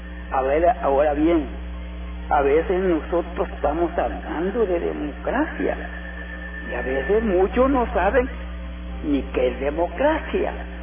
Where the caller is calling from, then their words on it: San Luis Mariona, San Salvador, El Salvador; Hablo de la comunidad de San Luis Mariona.